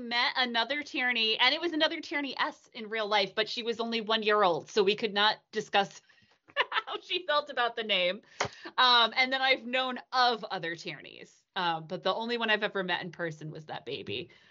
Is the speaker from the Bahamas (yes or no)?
no; Northeast, United States; But my bias is because I'm from the Northeast. I'm like, yeah, New York, Boston, these are where Irish people are.